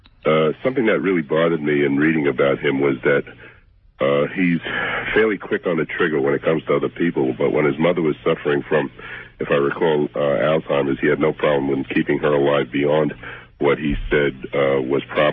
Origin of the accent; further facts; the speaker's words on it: Burlington, Vermont, United States; I'm from Burlington, Vermont, if it matters.